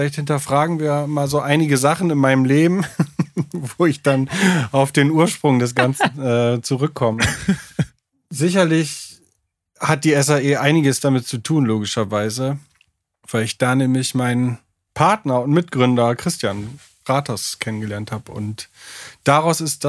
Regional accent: Bremen, Germany; Also ich bin eigentlich Bremer, ich komme eigentlich aus dem hohen Norden.

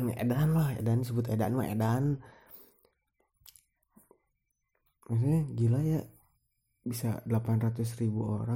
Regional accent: Bandung, West Java, Indonesia; Sebagai orang Bandung gitu

